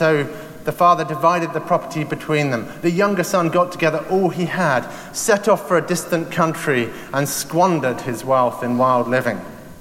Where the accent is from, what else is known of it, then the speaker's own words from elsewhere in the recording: England, United Kingdom; After all, I'm English.